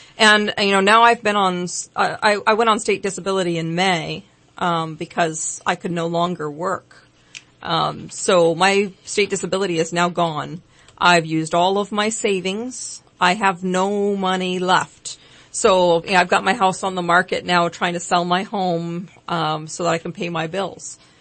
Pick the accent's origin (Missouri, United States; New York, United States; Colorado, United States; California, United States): California, United States; I came back to California. This is my home state to be near my family.